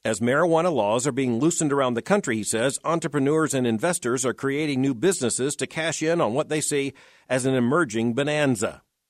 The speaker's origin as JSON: {"language": "English", "region": "California", "country": "United States", "tie": "born or raised there", "said": "who is licensed to practice medicine in my home state of California"}